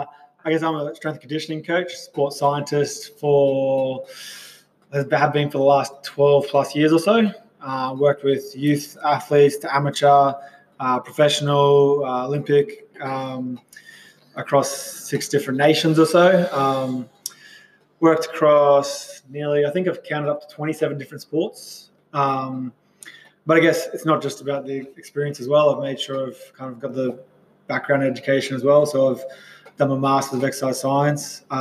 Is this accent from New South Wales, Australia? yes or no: no; Aratula, Queensland, Australia; I actually started growing up in Aratula, if people know where Aratula is, a little country town, population of 200, so a little country town.